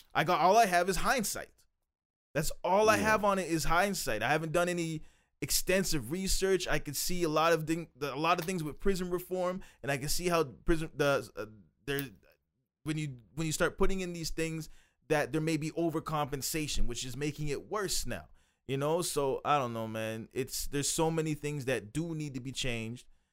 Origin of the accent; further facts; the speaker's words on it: Calgary, Alberta, Canada; born there; I was born in Calgary, Alberta, Canada, and I could wear any color I want in any neighborhood in the city that I live in.